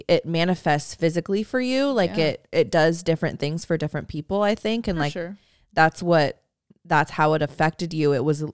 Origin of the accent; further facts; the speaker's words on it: United States; now in Cambridge, United Kingdom; For context, I'm an American who lives in Cambridge, England, and they are both born and raised British folks.